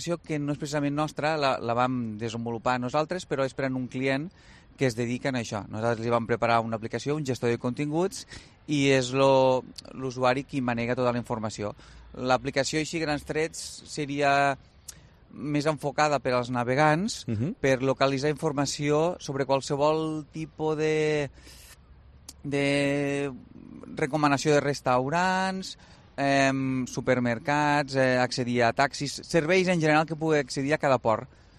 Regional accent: L'Ampolla, Catalonia, Spain; Jo vinc des de l'Ampolla, és un petit municipi del Delta.

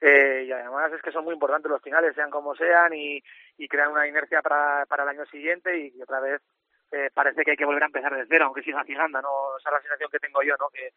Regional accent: Grañén, Aragon, Spain; Yo al final tuve la suerte de jugar en mi pueblo tres años

